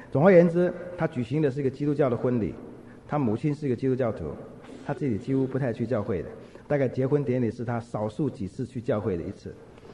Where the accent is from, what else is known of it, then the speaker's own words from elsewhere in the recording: northern Taiwan, Taiwan; 那我是北部的。